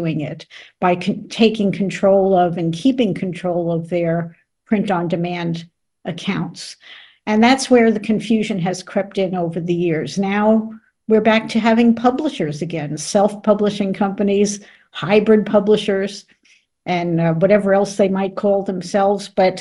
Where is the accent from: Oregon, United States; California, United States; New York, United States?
New York, United States; I grew up in New York, and I was going out on job interviews after getting out of school